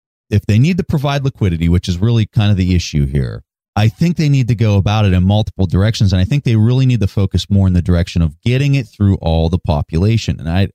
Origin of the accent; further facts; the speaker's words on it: United States; So that's where I'm concerned as an American.